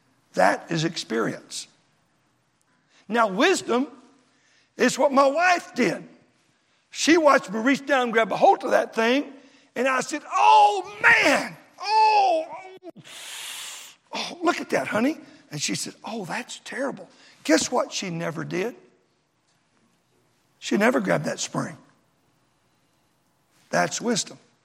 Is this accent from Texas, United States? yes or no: yes; Dallas, Texas, United States; When I grew up, of course, I grew up in Dallas. A lot of junk went on there.